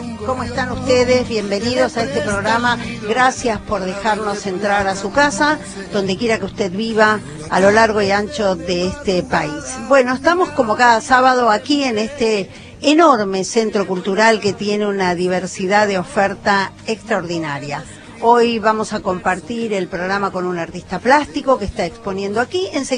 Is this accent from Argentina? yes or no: yes; Argentina; Claro, nosotros somos argentinos